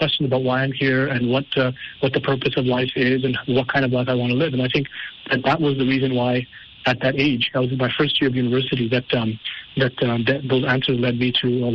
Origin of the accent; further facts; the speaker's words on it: Canada; also born or lived in Yemen / Jordan; I'm born and raised in Canada. So I had never been outside of my country